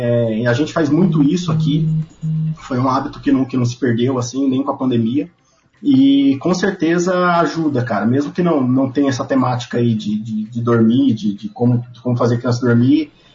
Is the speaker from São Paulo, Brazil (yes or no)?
yes; Presidente Prudente, São Paulo, Brazil; eu sou de Presidente Prudente, aqui no interior de São Paulo